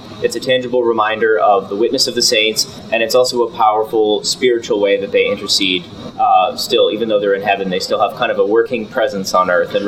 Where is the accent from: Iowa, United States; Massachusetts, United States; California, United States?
Iowa, United States; So I'm from the great state of Iowa.